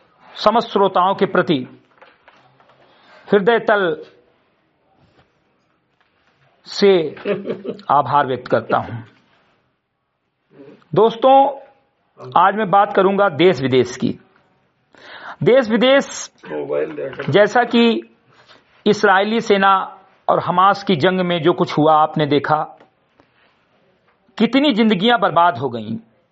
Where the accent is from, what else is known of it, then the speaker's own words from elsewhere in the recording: Uttar Pradesh, India; ग्राम सभा से मेरी कटाई विकासखंड मेंदुरा जनपद बहराइच का मूल निवासी हूं